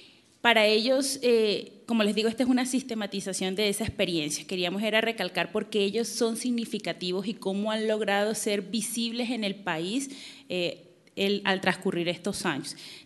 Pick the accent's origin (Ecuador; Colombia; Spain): Colombia; Vengo de Colombia.